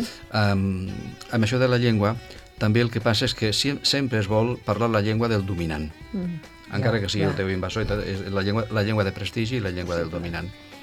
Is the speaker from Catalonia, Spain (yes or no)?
no; Vélez Blanco, Andalusia, Spain; jo sóc de Vélez Blanco, i a Vélez Blanco trobes cognoms com Reche i Puche, que són castellanitzacions dels cognoms aquí, Reig i Puig.